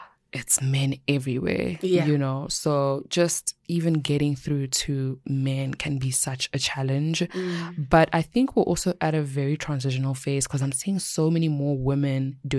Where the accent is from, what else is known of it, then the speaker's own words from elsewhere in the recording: South Africa; and I'm a South African babe. Like, I speak all these languages.